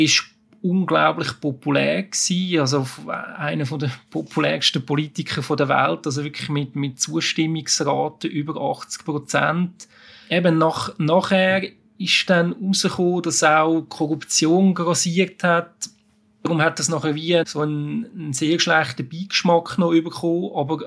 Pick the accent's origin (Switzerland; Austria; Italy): Switzerland; wenn man jetzt damit so als Schweizer drauf schaut, mit unserem Maßstab